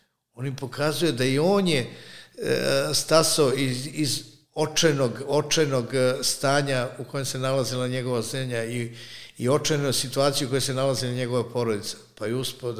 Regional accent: Serbia; Mi sa ponosom ističemo da smo Srbi. Mi volimo svoju zemlju i svoj narod. Mi volimo našu majku Srbiju.

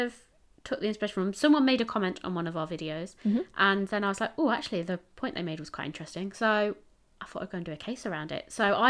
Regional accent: United Kingdom; so as British people aren't very good at starting things, so we take it off everyone else.

